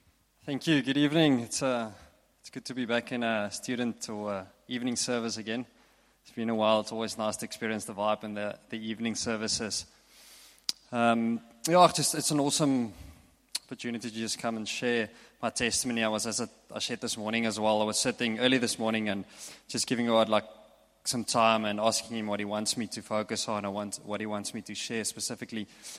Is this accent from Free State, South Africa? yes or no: yes; Bloemfontein, Free State, South Africa; I grew up in the States, Bloemfontein, Free States, in the middle of South Africa.